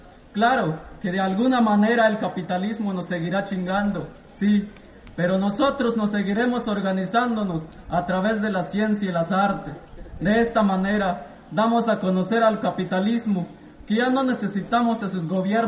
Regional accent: Mexico; vengo del pueblo de Israel, de la región Belén, municipio San Pedro de Michoacán.

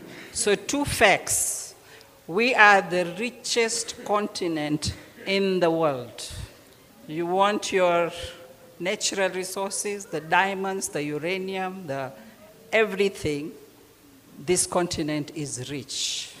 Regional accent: Zanzibar, Tanzania; So I come from Africa, from a little island here on the east coast of Africa called Zanzibar.

